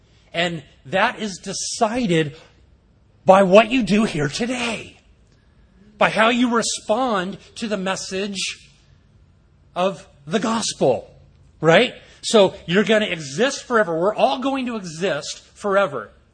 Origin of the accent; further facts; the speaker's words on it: California, United States; And I go, how would I know this guy? I'm from Southern California.